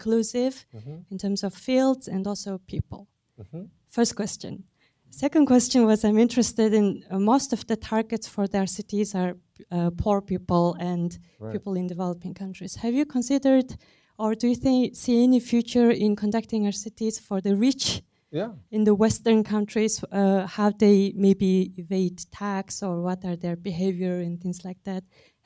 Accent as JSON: {"language": "English", "country": "Mongolia", "said": "I'm from Mongolia."}